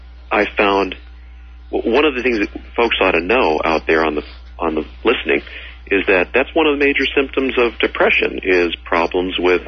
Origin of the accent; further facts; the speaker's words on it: Austin, Texas, United States; born there; I was born in Texas, Austin, Texas.